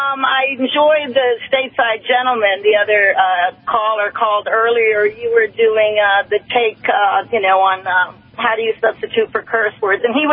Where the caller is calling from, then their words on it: St. Thomas, U.S. Virgin Islands; also born or lived in St. Croix; I'm calling from the beautiful Virgin Islands of St. Thomas. I was born on St. Croix and St. John.